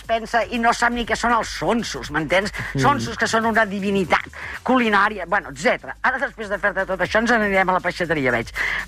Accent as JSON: {"language": "Catalan", "town": "L'Hospitalet de Llobregat", "region": "Catalonia", "country": "Spain", "said": "ja que tu recordes que sóc del Bronx, Hospitalet i d'això"}